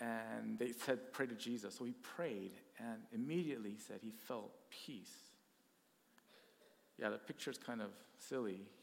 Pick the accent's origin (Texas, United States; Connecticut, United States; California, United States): California, United States; when I was growing up in California, I thought Taiwan was a predominantly Christian nation, because all my Taiwanese friends happen to be Christians.